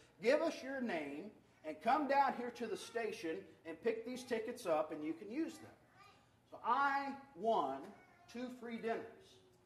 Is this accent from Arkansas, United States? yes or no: yes; Arkansas, United States; But I grew up in Northwest Arkansas, and being that close to Kansas City, I could tune in and watch Kansas City sports.